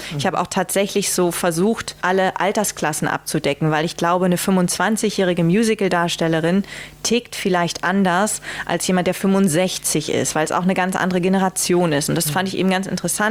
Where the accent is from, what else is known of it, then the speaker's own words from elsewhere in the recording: Leer, Lower Saxony, Germany; Er kommt ja aus Emden, ich komme aus Leer.